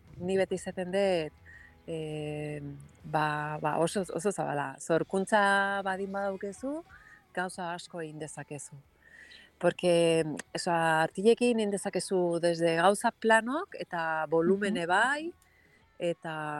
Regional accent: Catalonia, Spain; first language Catalan; Basque is a second language; now in Basque Country, Spain; etortzen naiz Kataluniatik eta jaio dut olako herrin eta badakit hizkuntza oso garrantzitsua dela

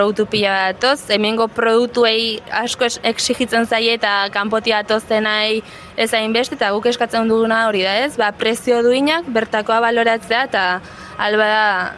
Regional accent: Azpeitia, Basque Country, Spain; Azpeititik natarne.

